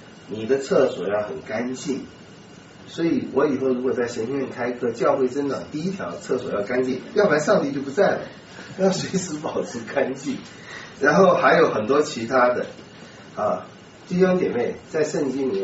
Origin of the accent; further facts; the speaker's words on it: China; 就我们中国人讲的话